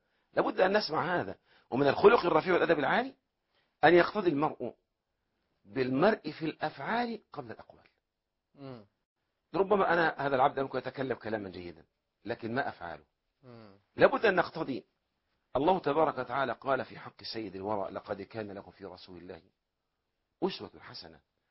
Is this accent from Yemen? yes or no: no; Egypt; أهل الكريف يقول عندنا في مصر من اعترف بذنب غفر له رب.